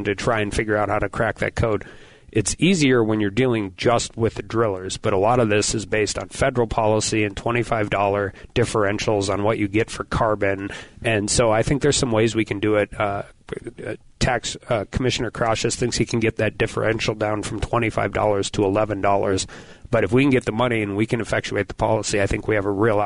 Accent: North Dakota, United States; It really, really means a lot to me growing up in Western North Dakota.

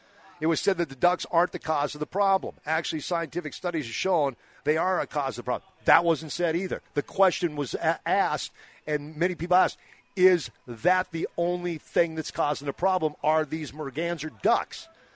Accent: Minnesota, United States; I grew up in Minnesota. I grew up in northern Minnesota. We lived at the lakes.

